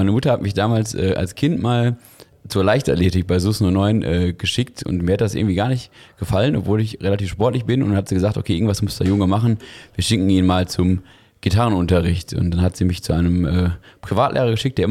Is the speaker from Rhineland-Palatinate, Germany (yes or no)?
no; Dinslaken, North Rhine-Westphalia, Germany; Ich bin gebürtiger Dienstlakener, ja.